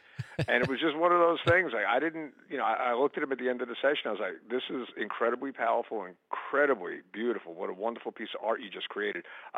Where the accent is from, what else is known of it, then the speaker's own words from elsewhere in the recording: Long Island, New York, United States; It was a completely different world compared to growing up on Long Island.